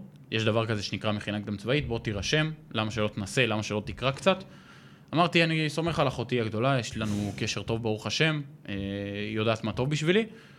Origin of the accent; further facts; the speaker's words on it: Netanya, Central District, Israel; אני בא מנתניה